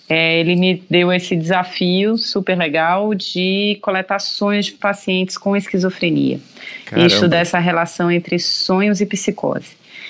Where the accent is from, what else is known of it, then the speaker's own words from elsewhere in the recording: Ceará, Brazil; Então, eu sou uma cearense que passou a vida inteira aqui no Nordeste e que sou apaixonada por ciência, né?